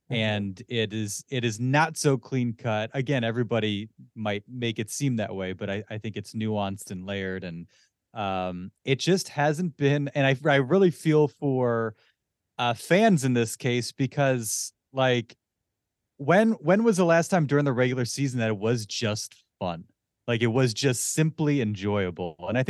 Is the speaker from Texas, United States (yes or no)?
no; Philadelphia, Pennsylvania, United States; I'm from Philadelphia, lifelong Sixers fan